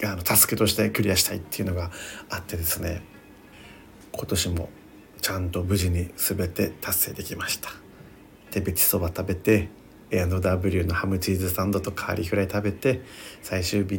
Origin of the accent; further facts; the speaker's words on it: Okinawa, Japan; 僕の実家はね、沖縄県の本島の方になるんですけども、本島の中部になります。ちょっとね、村なんですよ。市とかじゃなくて村だから、私は村民なんですけども